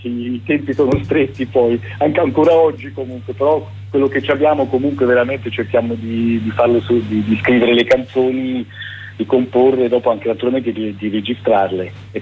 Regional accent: Lucerne, Switzerland; born there; E io invece, anch'io nato a Lucerna, e mia mamma anche lei è veneta, la provincia di Belluno, e mio padre è marchigiano, la provincia di Pesaro Urbino.

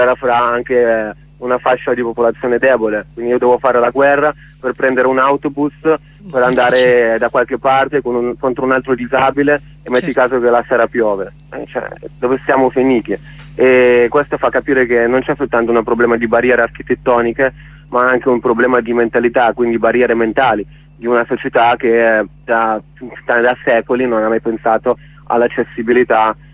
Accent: Russia; Italian is a second language; Non fa niente, perché sono russo e quindi capisco che a volte è difficile pronunciare il cognome mio

